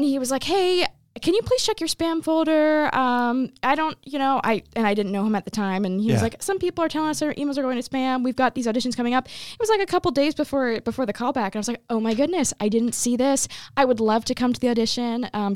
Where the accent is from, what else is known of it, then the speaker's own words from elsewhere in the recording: Tampa, Florida, United States; growing up in Tampa and watching theater in Tampa are people that I knew and was familiar